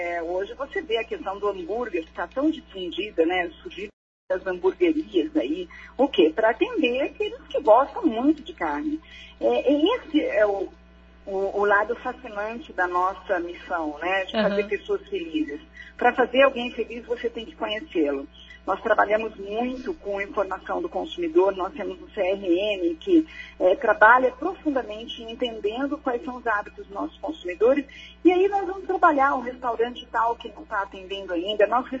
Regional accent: Curitiba, Paraná, Brazil; eu sou de Curitiba, mas estou sempre aí.

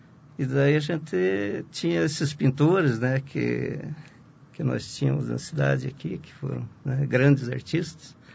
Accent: Paraná, Brazil; born there; eu nasci perto de Palmas, ali entre Palmas e General Carneiro, né? No interior ali, né?

